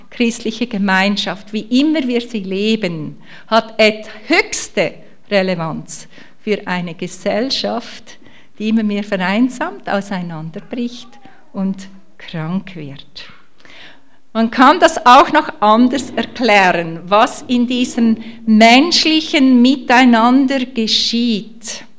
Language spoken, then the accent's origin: German; Switzerland; now in Germany; Ich habe das gelernt, also als Schweizerin in Deutschland.